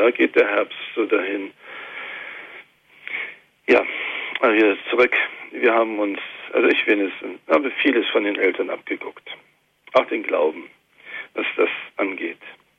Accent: East Germany, Germany; jetzt kommen wir immer aus der DDR, müsst ihr ja mitwissen, ne? Das ist ja so die Hauptzeit, die ich so erlebt habe.

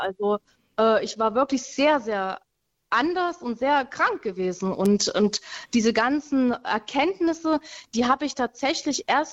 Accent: Saxony-Anhalt, Germany; Ich komme aus Sachsen-Anhalt

